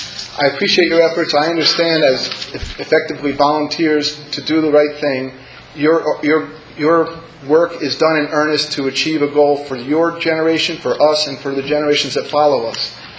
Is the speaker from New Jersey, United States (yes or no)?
yes; New Jersey, United States; I am a citizen of Mendham, New Jersey. I was born and raised in New Jersey.